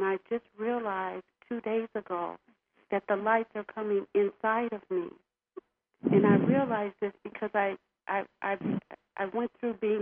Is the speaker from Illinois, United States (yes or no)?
yes; Illinois, United States; The oldest of 3 children, born and raised in the Illinois area